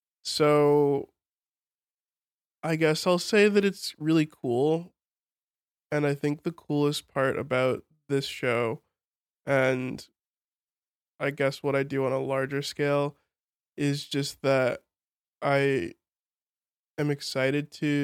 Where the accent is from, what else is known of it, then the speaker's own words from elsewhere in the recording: New York City, New York, United States; growing up in the city and seeing everything and loving it. Being a New Yorker is a core part of my personality.